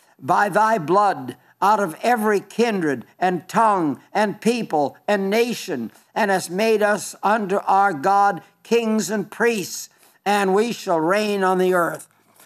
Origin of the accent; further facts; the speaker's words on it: South Dakota, United States; I come from Western South Dakota. Mount Rushmore doesn't move an inch.